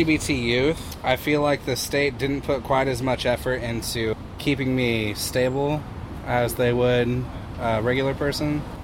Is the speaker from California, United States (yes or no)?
no; Portland, Oregon, United States; Right here in Portland.